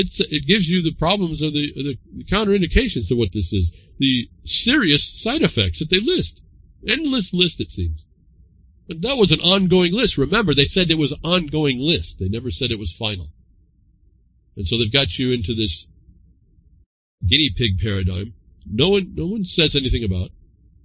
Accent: United States; actually I'm an American and we have rights and those are non-negotiable.

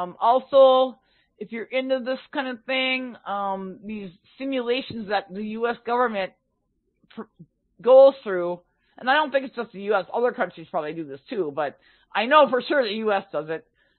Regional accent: Minneapolis, Minnesota, United States; I'm from Minnesota, dude. I'm from Minneapolis, which is right next door to St. Paul, dude.

